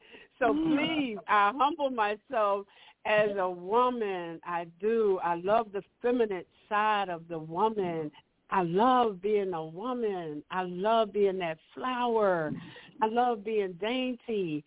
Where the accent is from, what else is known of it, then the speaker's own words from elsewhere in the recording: Philadelphia, Pennsylvania, United States; from Philadelphia, PA